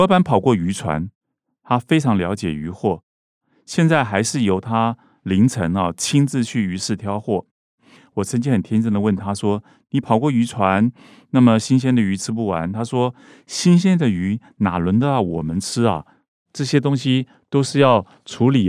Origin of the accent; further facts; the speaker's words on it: Keelung, Taiwan; now in Taipei, Taiwan; 我是基隆人，以前都是在仁爱市场立大海鲜买鱼，后来搬家到台北，一开始仍然是每周回基隆买鱼